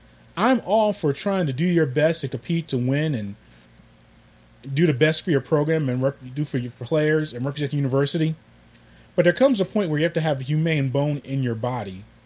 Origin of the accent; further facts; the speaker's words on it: New York, United States; also born or lived in Georgia; being a guy growing up in New York, living in Georgia